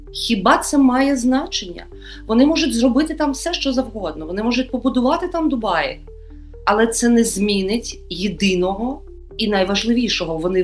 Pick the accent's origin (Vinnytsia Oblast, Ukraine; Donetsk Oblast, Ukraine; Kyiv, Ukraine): Donetsk Oblast, Ukraine; Mariupol; про те, що я з Маріуполя